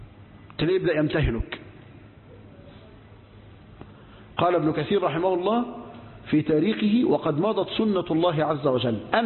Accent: Egypt; والرافضة الباطنية الإسماعيلية اللي كان منهم الموجودين عندنا في مصر

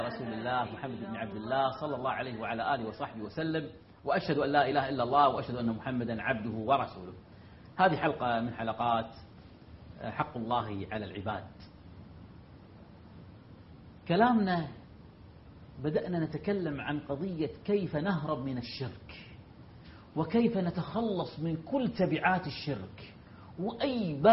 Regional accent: Kuwait; أذكر قبل في فيلكة، في جزيرة فيلكة عندنا في الكويت

